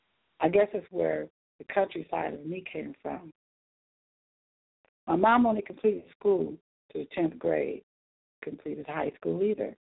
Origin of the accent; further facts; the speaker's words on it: Buffalo, New York, United States; born there; I was born on August 11, 1965, in Buffalo, New York.